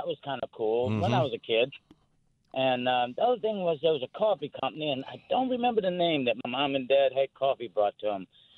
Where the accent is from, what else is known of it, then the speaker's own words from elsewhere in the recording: New Orleans, Louisiana, United States; born there; I was born in New Orleans and fourth generation Irish